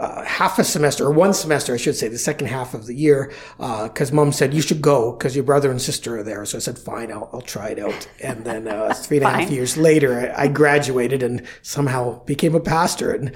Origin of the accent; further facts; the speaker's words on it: Invermere, British Columbia, Canada; I often talk that I'm from Invermere. So I grew up in a small town, British Columbia, in the Columbia Valley Trench, and grew up with a bunch of siblings.